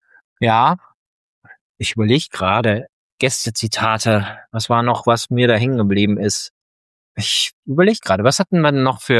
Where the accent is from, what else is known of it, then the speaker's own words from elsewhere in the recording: Germany; da sind wir Deutsche ja so gebrannte Kinder